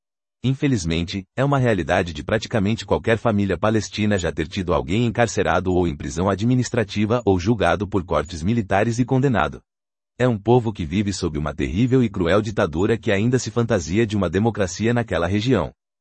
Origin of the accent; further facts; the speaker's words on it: Brasília, Federal District, Brazil; que perguntou de que cidade eu era, eu falei que era de Brasília